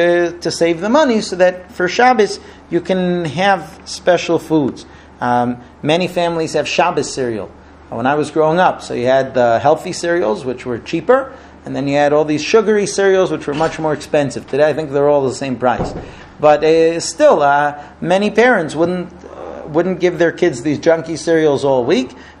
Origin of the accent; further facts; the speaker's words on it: United States; because we're American Ashkenazi.